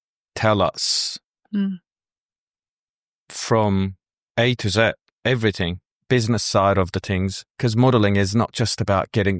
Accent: Izmir, İzmir, Turkey; also born or lived in Black Sea Region; I was born in Turkey, in the Black Sea area.

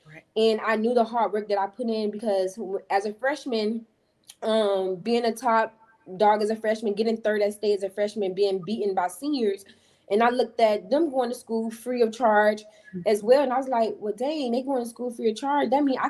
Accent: Florida, United States; get away from home, get away from Florida. Yeah. I grew up in Florida. I seen everything I needed to see.

